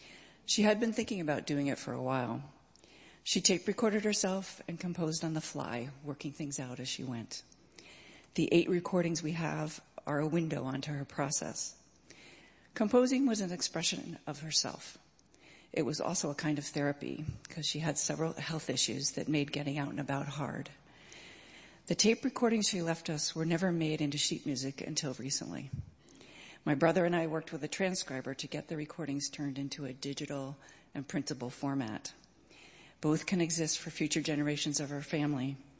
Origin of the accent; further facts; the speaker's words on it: Hartford, Connecticut, United States; She was also in our Unitarian Universalist Church Choir in Hartford, Connecticut.